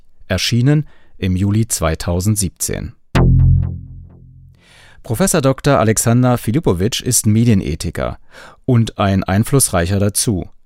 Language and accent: German; Thuringia, Germany; Ich stamme aus dem Eichsfeld, einer sehr katholisch geprägten Gegend